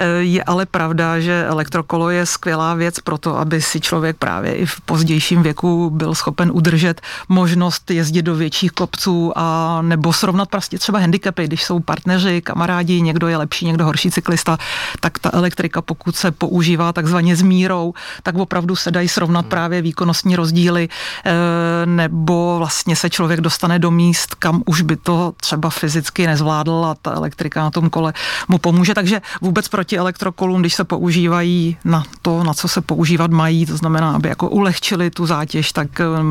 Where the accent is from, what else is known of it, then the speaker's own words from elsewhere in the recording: Písek, South Bohemian Region, Czechia; já jsem jako dítě ve Spartaku Písek, odkud pocházím, teda z města Písek, začínala i se sjezdovým lyžováním